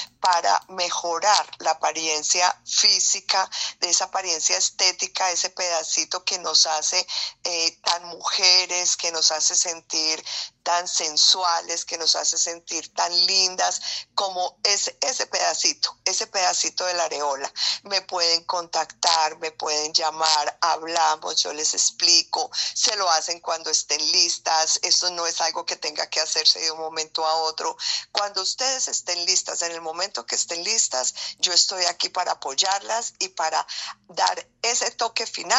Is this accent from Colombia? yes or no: yes; Armenia, Quindío, Colombia; born there; llegué al departamento del Quindío y a la ciudad de Armenia. Yo soy nacida aquí y quería retribuirle a mi ciudad